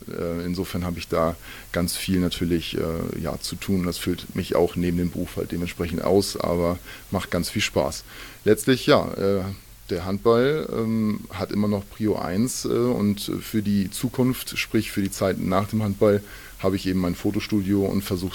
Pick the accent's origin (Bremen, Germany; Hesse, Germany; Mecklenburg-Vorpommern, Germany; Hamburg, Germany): Hamburg, Germany; born there; Ich bin in Hamburg geboren